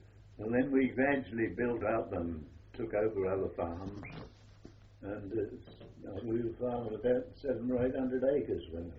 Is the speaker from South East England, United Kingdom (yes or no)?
no; Fulbourn, East of England, United Kingdom; moved away; also born or lived in Cambridge; Well, you see, I moved from Cambridge to Fulbourne fairly early in life.